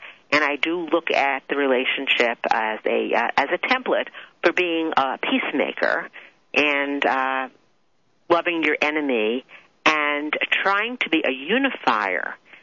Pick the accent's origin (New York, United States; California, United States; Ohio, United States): New York, United States; accent: New York; You need to listen to my New York accent, eh?